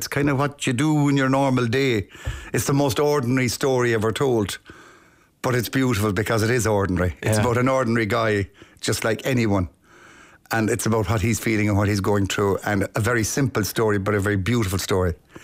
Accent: Tipperary, Ireland; born there; also born or lived in Limerick

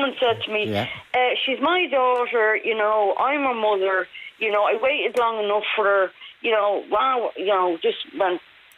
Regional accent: Dublin, Leinster, Ireland; I don't live in Dublin, Joe. I'm from Dublin

